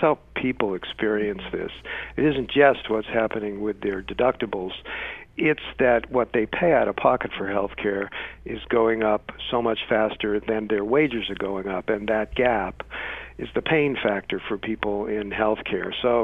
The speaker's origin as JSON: {"language": "English", "town": "Boston", "region": "Massachusetts", "country": "United States", "said": "I know you have Mets and Yankees fans in the area, but I'm originally from Boston"}